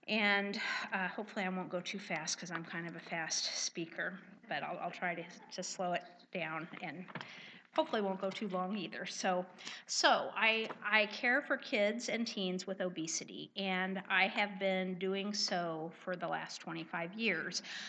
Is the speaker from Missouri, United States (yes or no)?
yes; Weston, Missouri, United States; and I grew up in Weston, Missouri, and then went to school